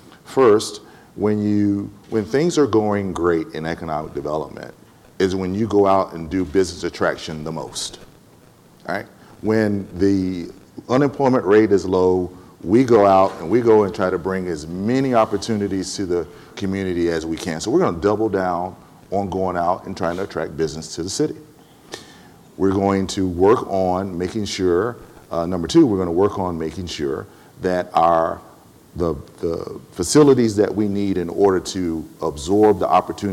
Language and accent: English; Atlanta, Georgia, United States; I come from Atlanta, Georgia.